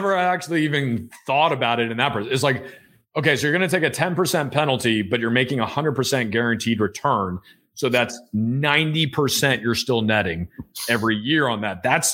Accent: the South, United States; And it's like, you know, I'm from the South. We love a good, we love a good saying.

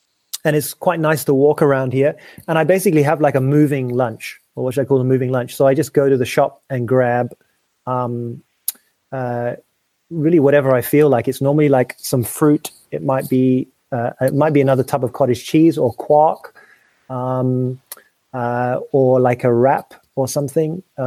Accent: South East England, United Kingdom; Well, you know, I'm posh. I come from Sussex.

